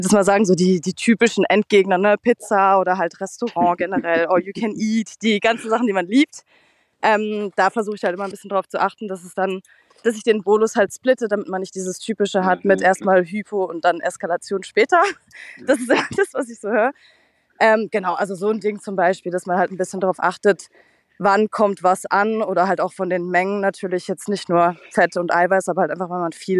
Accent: Grand Est, France; ich komme aus dem Elsass und jetzt sind wir gerade im französischen Dorf unterwegs.

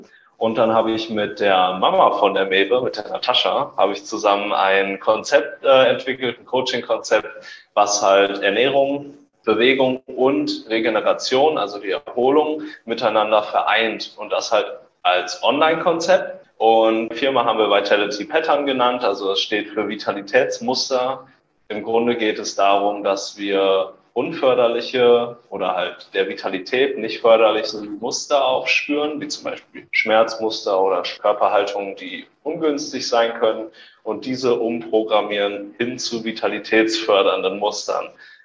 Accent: Wetzlar, Hesse, Germany; moved away; ich komme gebürtig aus Wetzlar, das ist eine kleinere Stadt in Hessen, in der Nähe von Gießen. Die Ecke sind wir nach Velbert gezogen

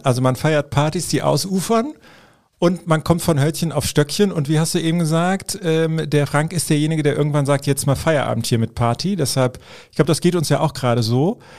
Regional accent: Eifel, Germany; Ich komm aus der Eifel, ich bin trinkfest.

